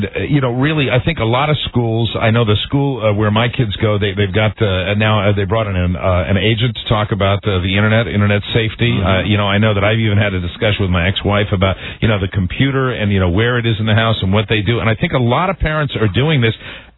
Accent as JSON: {"language": "English", "town": "Houston", "region": "Texas", "country": "United States", "tie": "born or raised there", "said": "I'm ashamed this happened in my hometown."}